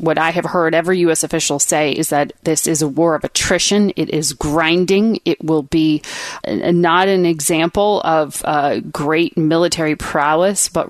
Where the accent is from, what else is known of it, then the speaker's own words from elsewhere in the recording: Connecticut, United States; She has changed the laws in Connecticut, helped to change the laws in Connecticut, her home state, my home state.